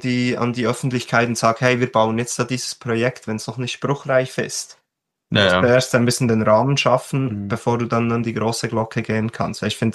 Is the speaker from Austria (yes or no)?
no; Switzerland; Und da sind wir Schweizer, probieren da.